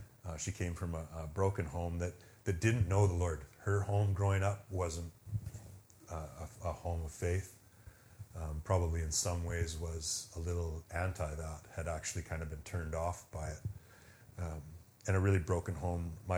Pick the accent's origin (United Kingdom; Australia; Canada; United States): Canada; Calgary, Alberta; born there; I was born in Calgary, and my parents were both Christians